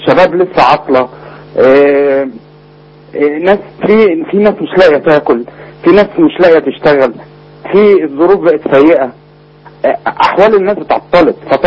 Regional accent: Suez, Suez Governorate, Egypt; انا من السويس

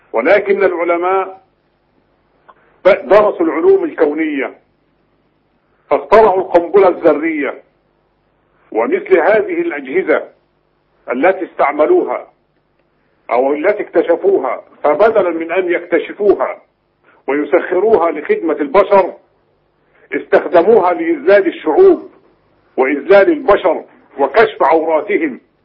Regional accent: Egypt; على بلدنا مصر، بلد الكنانة

